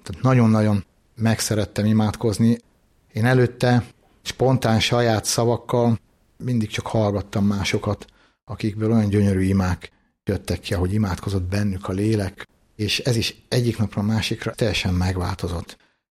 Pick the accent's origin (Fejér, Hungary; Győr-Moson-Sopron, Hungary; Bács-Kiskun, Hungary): Fejér, Hungary; Dunaújváros; now in Máriabesnyő, Hungary; Besnyőről jöttem, ott élünk a Nagy Boldogasszony Bazilika tőszomszédságában. Mária Besnyőre Dunajvárosból kerültünk